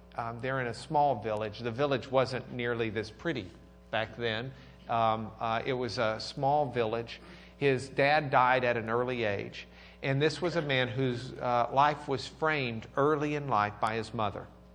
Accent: Lubbock, Texas, United States; I'm from Lubbock.

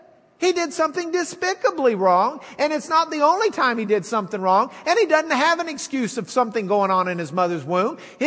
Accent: Lubbock, Texas, United States; Martial, actually, is the way we should be pronouncing his name, but we're from Lubbock.

